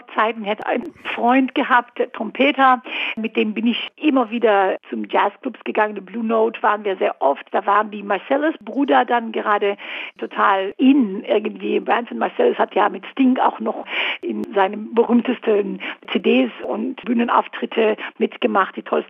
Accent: Israel; now in Hannover, Germany; Also ich habe weniger Jahre in Israel gelebt, als ich in Deutschland gelebt habe. Das ist ein bisschen komisch, weil natürlich Israel ist meine Heimat

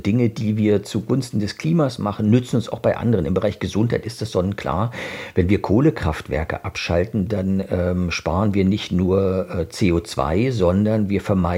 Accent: East Germany, Germany; Ich komme aus Ostdeutschland, da ist in den letzten 30, 35 Jahren seit der Wende das ganze Leben, also alles hat sich verändert.

